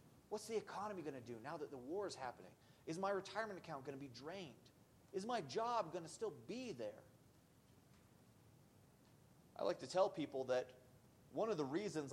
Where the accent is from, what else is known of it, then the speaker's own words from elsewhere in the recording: Cheyenne, Wyoming, United States; Wyoming, we forgot what mountains look like, at least where I grew up in Cheyenne.